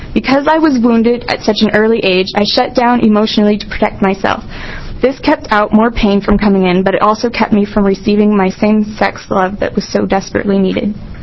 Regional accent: Salem, United States; I'm from Salem.

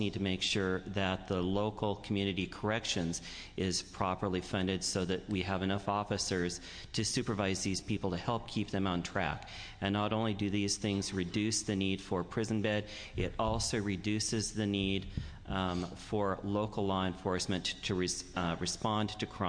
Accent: Prineville, Oregon, United States; I'm from Prineville.

